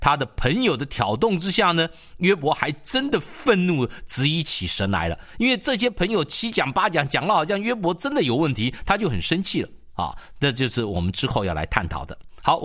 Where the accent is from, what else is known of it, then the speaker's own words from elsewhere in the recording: China; 特别对我们中国人来讲，